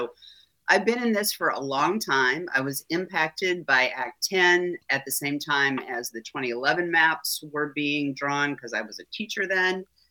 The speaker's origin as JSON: {"language": "English", "region": "North Carolina", "country": "United States", "tie": "born or raised there", "said": "And, you know, ironically, North Carolina is my home state, so I watched that with a lot of curiosity and care."}